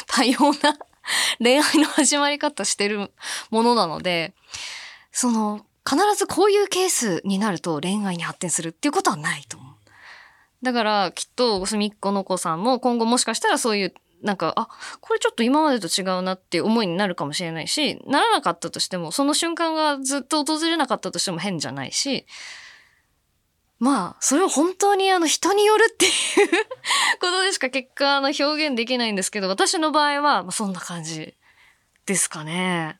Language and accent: Japanese; Fukuoka, Japan; accent: Hakata dialect; now in Tokyo, Japan; 私もうダメだ、東京に染まっちゃった、福岡に帰らないと博多弁が出ない感じになっちゃった。はい、まあ、電話口、そうね、相手が博多弁でもだんだん出なくなってきたかもな、東京も長くなってきちゃったしな